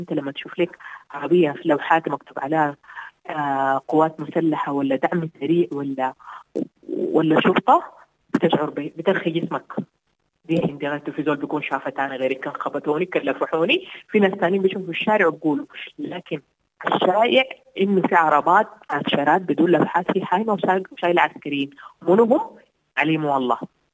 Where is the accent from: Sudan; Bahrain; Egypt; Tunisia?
Sudan; مع إننا عندنا في السودان تجربة تعليم الرحل